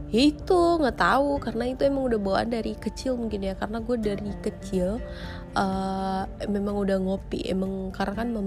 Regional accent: Aceh, Indonesia; gue aslinya Aceh sih, aslinya emang Aceh Tulen.

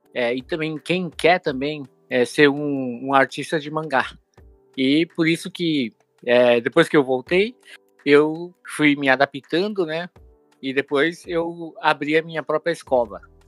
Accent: Japan; also born or lived in Brazil; eu nasci aqui no Brasil, mas eu fui na época de criança. Então, eu estudei as coisas básicas lá, assim, no Japão, sabe?

